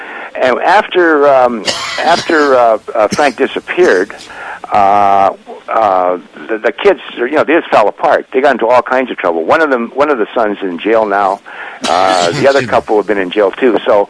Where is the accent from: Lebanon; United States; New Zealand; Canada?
Canada; Thunder Bay, Ontario; I'm Canadian by birth.